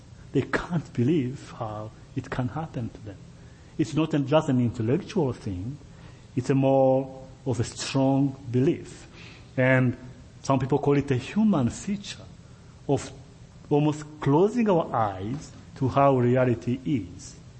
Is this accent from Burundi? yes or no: yes; Burundi; when I grew up in Burundi, I didn't have opportunities